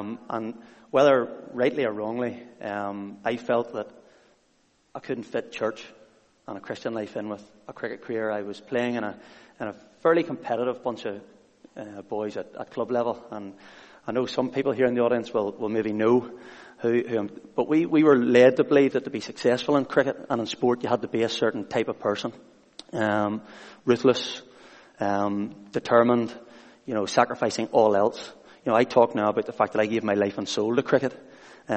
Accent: Glengormley, Northern Ireland, United Kingdom; Growing up, I grew up in North Belfast in Glengormley.

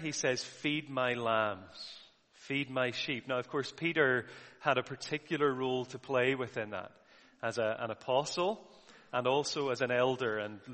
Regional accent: Ireland; So even though I'm an Irishman, I think I managed to put the pages in number in order.

